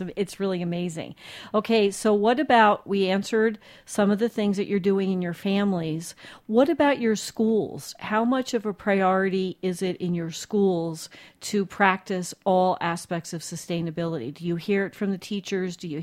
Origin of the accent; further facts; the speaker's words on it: New Jersey, United States; Okay, and I'm from New Jersey. I can usually keep up.